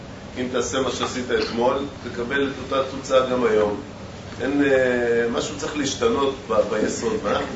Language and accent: Hebrew; Petah Tikva, Central District, Israel; אני גדלתי בפתח תקווה